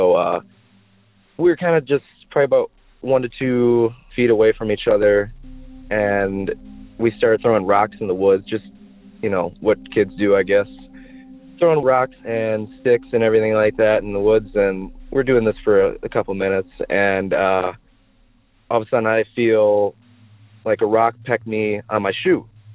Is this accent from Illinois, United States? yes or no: no; Maiden Rock, Wisconsin, United States; So I grew up in Wisconsin, and more specifically, I lived in a town at the time called Maiden Rock, Wisconsin.